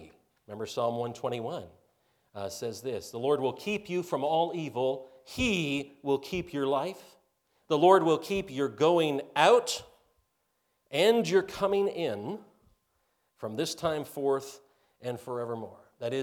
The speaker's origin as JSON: {"language": "English", "country": "Canada", "tie": "born there", "also_born_or_lived": "New Zealand / California", "said": "We've lived in New Zealand. We've lived in California. We're Canadian by birth."}